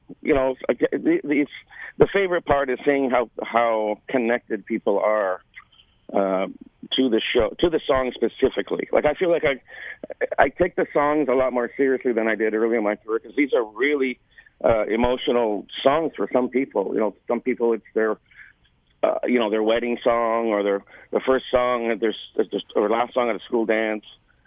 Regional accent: Toronto, Ontario, Canada; Well, I'm from Toronto. I'm based in Toronto, in the GTA.

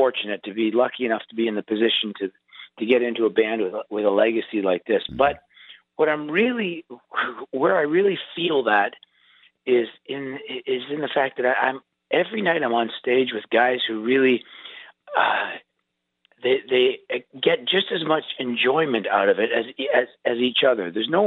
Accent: Canada; I'm a Canadian, so I'm the foreigner in the band

